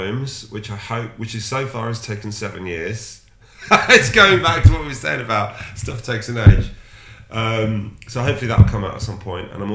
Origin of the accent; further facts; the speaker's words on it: South East England, United Kingdom; now in York, United Kingdom; I grew up in Buckinghamshire. I came here in 1990. I was 18 and I was at York St John for 4 years